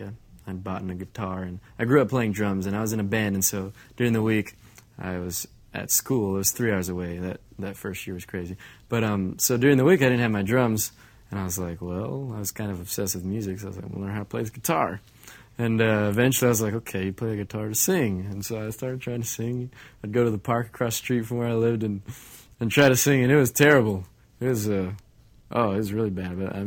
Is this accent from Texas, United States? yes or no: yes; Rowlett, Texas, United States; I'm from Rowlett, Texas, and I'm 20 years old, and I auditioned in Dallas.